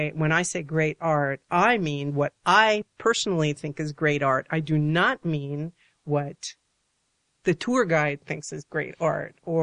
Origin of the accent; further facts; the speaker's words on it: New York, United States; Because growing up in New York as a atheistic Jewish person, you sort of don't know.